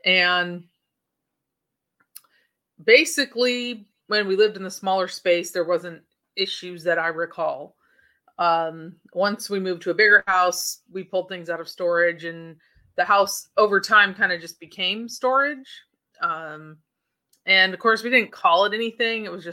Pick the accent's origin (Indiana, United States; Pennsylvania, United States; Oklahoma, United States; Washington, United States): Washington, United States; Port Angeles; And so I grew up in Port Angeles, Washington, about 3 or so hours from Seattle.